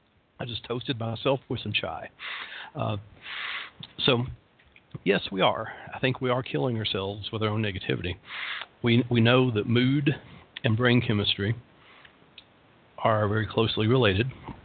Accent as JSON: {"language": "English", "region": "the South", "country": "United States", "accent": "Southern", "said": "hey, my southern accent is charming, warm, rich, and personable."}